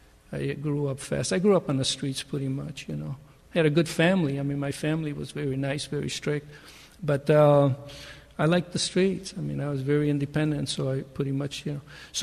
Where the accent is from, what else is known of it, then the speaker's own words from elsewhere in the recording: Poland; English is a second language; moved away; at that time, my English was real bad. I mean, I came from Poland, so my English was bad. And this was I was in high school.